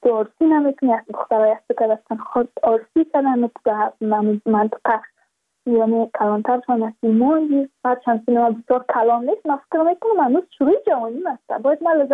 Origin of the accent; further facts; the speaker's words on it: Badakhshan, Afghanistan; ما از بدخشان هستیم، یعنی منطقه دور دستش،